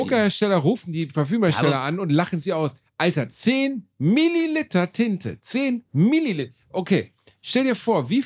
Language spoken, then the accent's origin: German; Germany; Ich bin Deutscher.